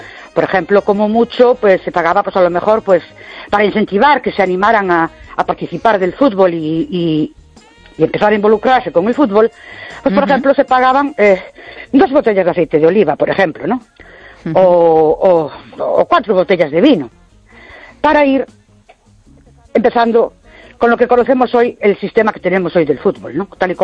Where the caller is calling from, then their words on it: Ourense, Galicia, Spain; de Ourense.